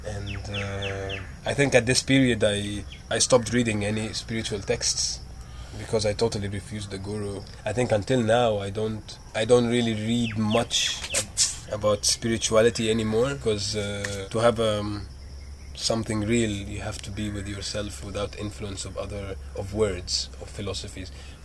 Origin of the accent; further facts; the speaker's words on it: Cairo, Cairo Governorate, Egypt; English is a second language; moved away as an adult; I'm from Egypt, from Cairo. I finished high school and I think I escaped from Cairo because as you said, it's a monstrous city.